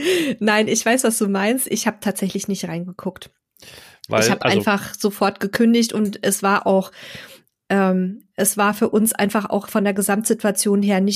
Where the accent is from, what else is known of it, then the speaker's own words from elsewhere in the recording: Donauwörth, Bavaria, Germany; was mir in meiner Heimatstadt Donauwörth für einen Stellplatz angeboten wurde